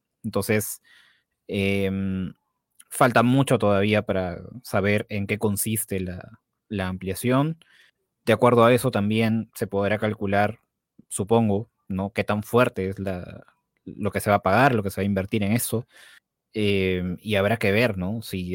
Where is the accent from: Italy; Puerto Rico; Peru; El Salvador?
Peru; esto sigue siendo el fútbol peruano, que el público peruano en general no es tan futbolero, no somos pues Argentina.